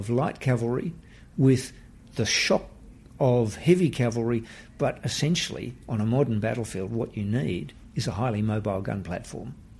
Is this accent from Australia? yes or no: yes; Western Australia, Australia; from my home state in Western Australia